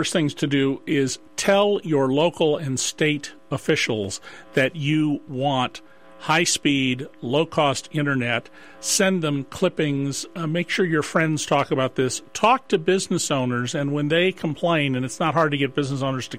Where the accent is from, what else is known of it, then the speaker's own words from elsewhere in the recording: Santa Cruz, California, United States; I grew up in Santa Cruz and I used to own a house in Bonnie Dune